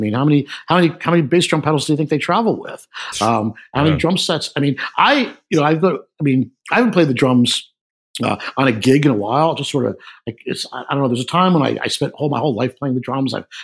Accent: New York City, New York, United States; I grew up in New York City. I do drive, but I know a lot of people who never learned because they live in New York City.

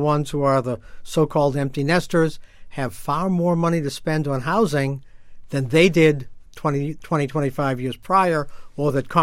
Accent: Dorchester, Massachusetts, United States; I grew up in Dorchester on a street where mostly we had two-family homes.

